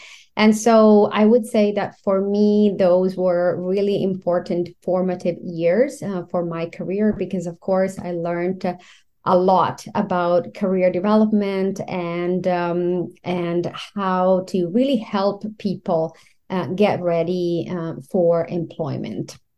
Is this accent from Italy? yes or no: yes; Italy; English is a second language; now in Canada; I should say probably from my name and also an accent that I have. I came from Italy 15 years ago and moved to Canada.